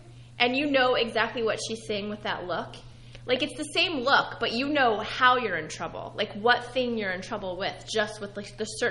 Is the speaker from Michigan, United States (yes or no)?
no; Sugar Land, Texas, United States; Well, I'm from Texas. I'm from Sugar Land, Texas, which is like...